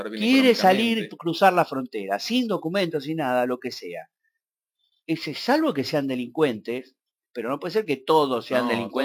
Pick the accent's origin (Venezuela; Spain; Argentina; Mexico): Argentina; yo soy argentino, en Estados Unidos yo soy argentino. En Europa, en Alemania, yo soy argentino.